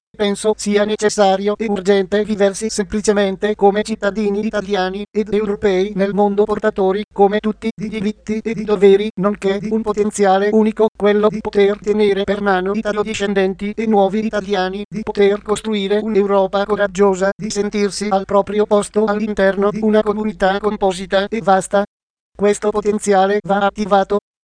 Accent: Catania, Sicily, Italy; now in Ireland; Ho un dottorato in ingegneria informatica conseguito nel 2012 a Catania, mia città natale.

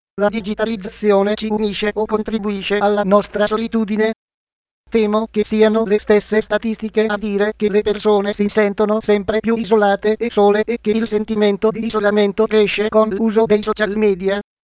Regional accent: Sweden; Italian is a second language; moved away; E quando sono tornata nel mio paese, in Svezia, c'erano ragazzine di 6 anni che morivano di fame perché non si credevano magre abbastanza.

